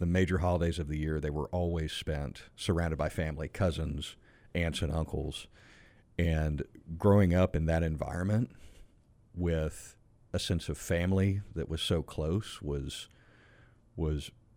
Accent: Frisco, Texas, United States; So I grew up in Frisco, Texas. It started out as a little town on the northern side of Dallas.

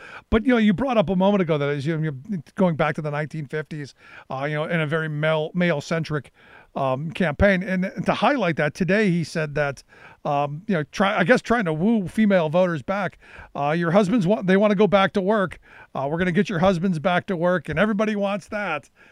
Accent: Cleveland, Ohio, United States; I predicted he was going to win in April of 16 because I went back to my hometown of Cleveland and you know, saw my family

